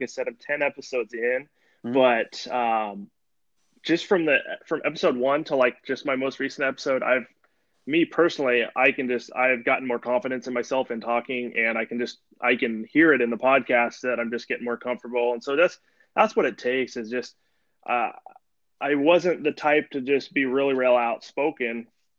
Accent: Oregon, United States; now in Seattle, United States; I'm from Oregon originally, I live up in the Seattle area now

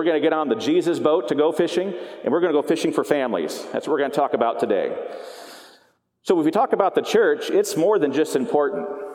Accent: Arizona, United States; I come from Arizona.

